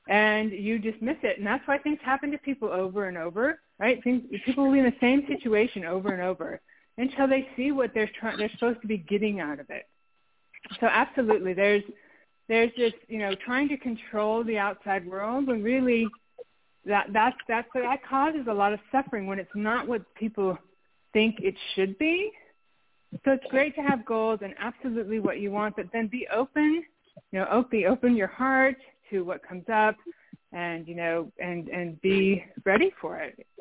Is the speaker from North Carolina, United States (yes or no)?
no; South Dakota, United States; I'm from my hometown in the Black Hills of South Dakota, and I traveled around the world trying to get away from what I felt was narcissistic, self-absorbed people.